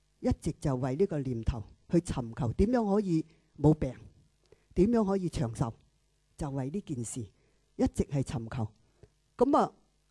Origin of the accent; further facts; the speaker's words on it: China; born there; 我不是在香港出生的，我在中国出生，是七几年就开始打算计划偷渡